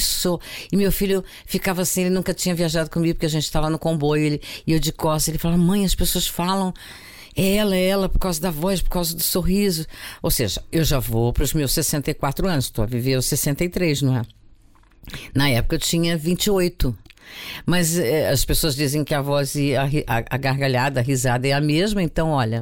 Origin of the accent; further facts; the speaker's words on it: São Paulo, Brazil; born there; now in Rio de Janeiro, Brazil; Nasci em São Paulo, mas me sinto muito carioca porque minha vida foi feita toda lá.